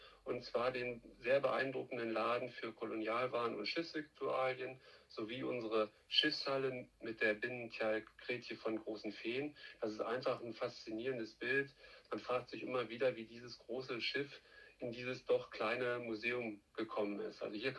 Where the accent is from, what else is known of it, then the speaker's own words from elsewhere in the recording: Hildesheim, Lower Saxony, Germany; also born or lived in Salzgitter; now in Leer, Germany; Geboren bin ich in Salzgitter-Bad. Aufgewachsen und die meiste Zeit meines Lebens habe ich in Hildesheim verbracht. Ich bin 48 Jahre und verheiratet.